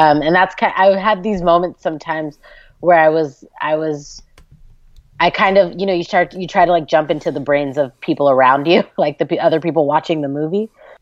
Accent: California, United States; I live in California and have been born and raised there by other people who were born and raised in California.

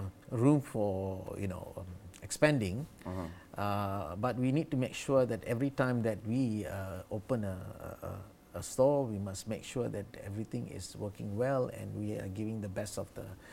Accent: Malaysia; we are really, really proud to be Malaysian and as a Malaysian brand.

